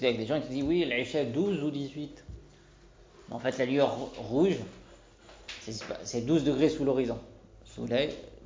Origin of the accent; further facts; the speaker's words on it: Tunisia; En tout cas, Zaytoun, chez nous en Tunisie